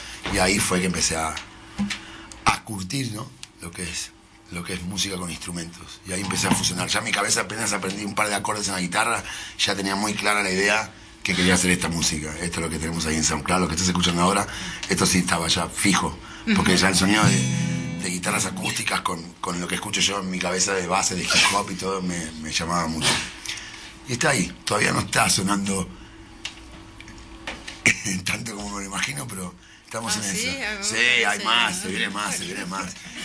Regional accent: Argentina; also born or lived in United States; porque somos todos argentinos. Los cuatro en este momento somos argentinos en la banda.

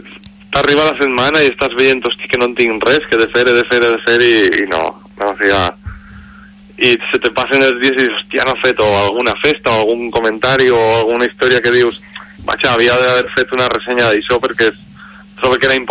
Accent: Valencian Community, Spain; O sigui, Morvedre és la meva comarca, no?

